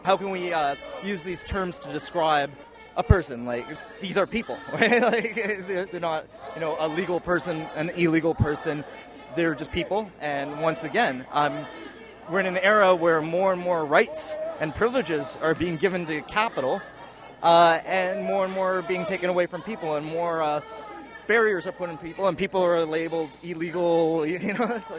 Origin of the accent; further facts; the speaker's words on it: Toronto, Ontario, Canada; I come from Toronto.